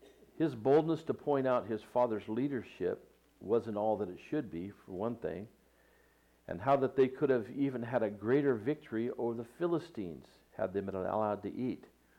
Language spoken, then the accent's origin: English; Ireland; Now, I'm Irish, and Irish, they eat blood, what they call blood pudding, you know, which sounds disgusting to me.